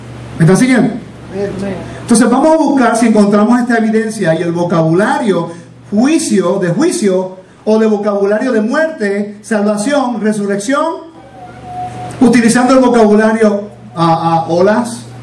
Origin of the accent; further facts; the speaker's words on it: California, United States; also born or lived in Puerto Rico / Venezuela; Yo nací en Puerto Rico, por cierto. Me crié en California. Y ahora vivo aquí.